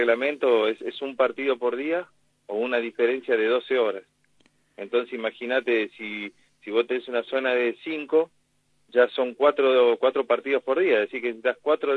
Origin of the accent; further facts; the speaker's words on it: Río Turbio, Santa Cruz, Argentina; born there; yo soy nacido acá en Río Turbio y que amo a mi pueblo